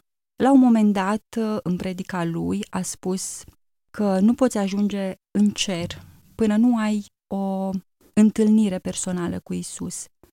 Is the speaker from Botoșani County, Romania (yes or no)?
yes; Botoșani, Botoșani County, Romania; born there; now in Ipotești, Romania; M-am născut în Botoșani, în familia lui … Suntem 8 copii, toți credincioși